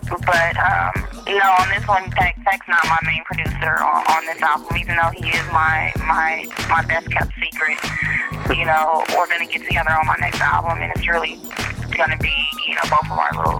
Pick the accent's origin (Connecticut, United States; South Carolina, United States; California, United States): California, United States; But I'm from the Valley and people don't know that. So I did … just to kind of let people know where I'm from, just to represent my part of the town.